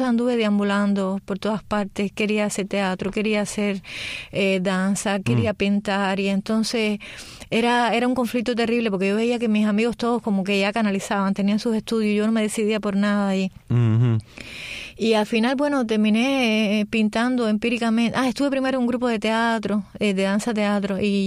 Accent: Havana, Cuba; En La Habana, sí.

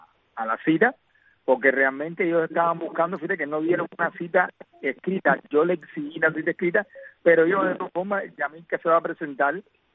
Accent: San Juan Martínez, Pinar del Río, Cuba; yo soy de San Juan Martínez, ese es el pueblo mío, donde está mi familia, mi mamá

